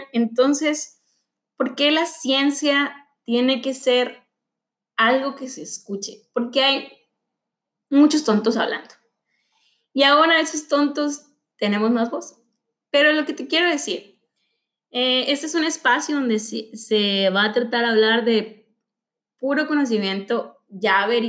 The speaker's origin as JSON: {"language": "Spanish", "town": "Hermosillo", "region": "Sonora", "country": "Mexico", "said": "Tengo todavía 29 años, soy de Hermosillo, Sonora. Una tierra muy árida, pero no estéril, en la que se producen bastantes cosas interesantes."}